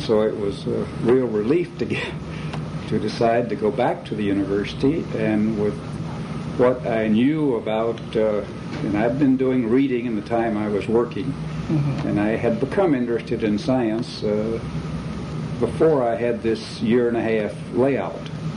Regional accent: Dallas, Texas, United States; I was born in Dallas, Texas, and grew up there.

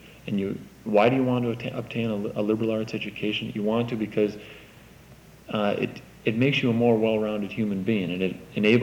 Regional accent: Luck, Wisconsin, United States; I come from Luck, Wisconsin, which is in Polk County, and I think many of the people that I went to high school with have never been out of Polk County.

